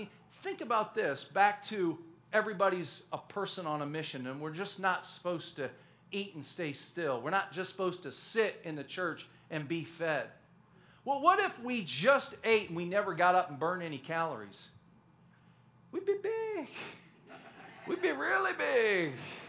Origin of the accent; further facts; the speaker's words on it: Michigan, United States; I grew up in Michigan, and there was a saying midsummer, knee high.